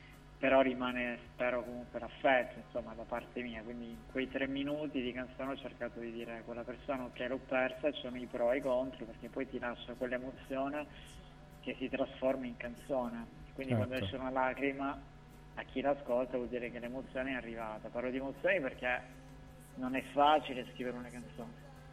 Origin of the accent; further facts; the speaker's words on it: Calabria, Italy; Sono calabrese, quindi in Calabria un cantastore molto importante.